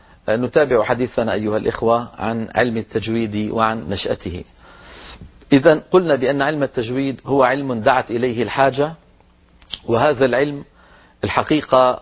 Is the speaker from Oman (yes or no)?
no; Hadramaut, Yemen; فمثلا عندنا في حضرموت يقلبون القاف قاف في كلامهم اليومي